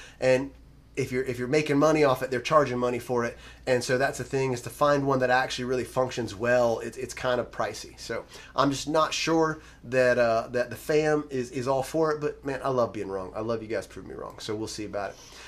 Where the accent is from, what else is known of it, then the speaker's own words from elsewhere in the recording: Lakeland, Florida, United States; my stomping ground, my hometown of Lakeland, Florida